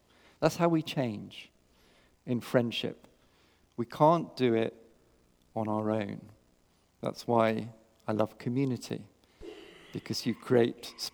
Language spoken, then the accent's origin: English; Kenya; born there; And I was born in Kenya, and we had no TV, no laptops, not even a landline.